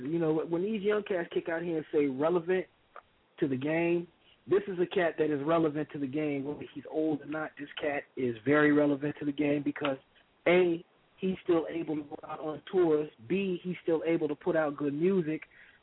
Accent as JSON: {"language": "English", "town": "Chicago", "region": "Illinois", "country": "United States", "said": "I'm from Chicago."}